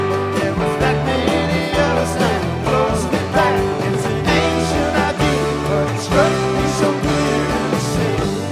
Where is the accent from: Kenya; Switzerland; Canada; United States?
United States; Mississippi; I grew up in Mississippi. They told me everybody in every city, specifically New York City, would kill me for no reason.